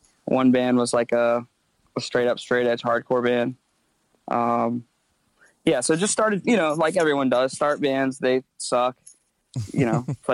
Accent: Myrtle Beach, South Carolina, United States; Grew up in Myrtle Beach, small town, not kind

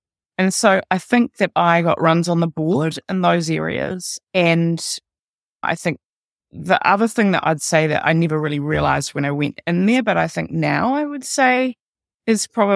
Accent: Auckland, New Zealand; also born or lived in London / Dunedin / Wellington; I was born in Auckland, so I sort of grew up in Auckland, but I lived in London, Dunedin, Wellington, and now I'm back in Auckland, although I should say that I spend quite a bit of time in the United States.

